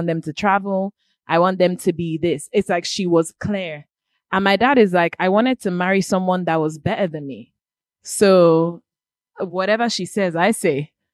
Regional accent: Port Harcourt, Rivers, Nigeria; We grew up in Port Harcourt.

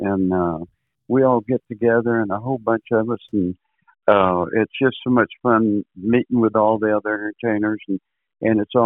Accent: San Antonio, Texas, United States; I was raised in San Antonio

